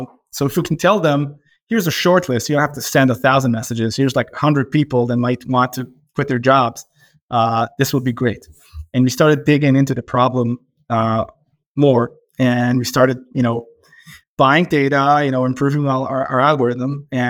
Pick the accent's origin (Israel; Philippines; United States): Israel; Tel Aviv District; We grew up, you know, in the suburb of Tel Aviv, next to each other for years.